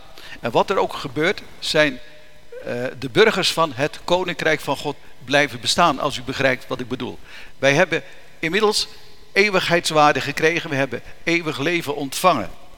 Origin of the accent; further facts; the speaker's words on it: Leerdam, Utrecht, Netherlands; Wij komen uit Leerdam